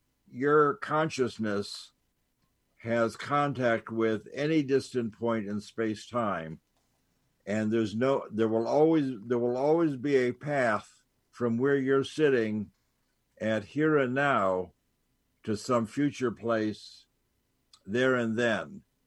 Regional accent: New York, United States; I was coming to a conference and talking to the cab driver, as I always do, that I'm from New York, and you always chat up the cab driver.

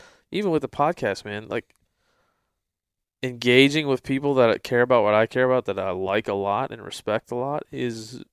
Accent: East Coast, United States; I mean, I'm from the East Coast. I hunted as a kid.

